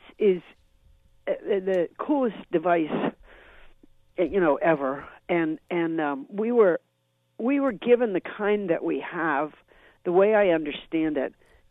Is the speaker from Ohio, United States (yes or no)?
no; Massachusetts, United States; So then I was raised in Massachusetts. I have the accent of wherever I go.